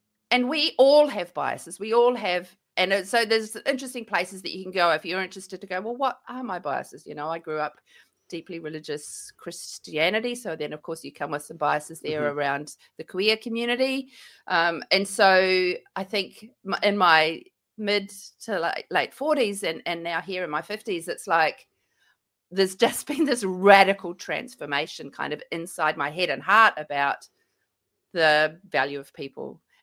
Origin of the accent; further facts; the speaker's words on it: New Zealand; Now, I grew up in New Zealand.